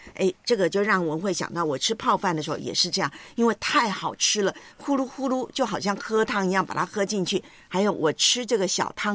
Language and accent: Chinese; Taiwan; 连我的老家台湾啊